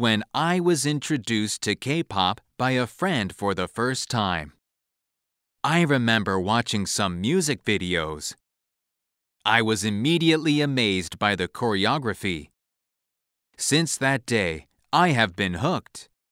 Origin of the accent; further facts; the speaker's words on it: France; from France.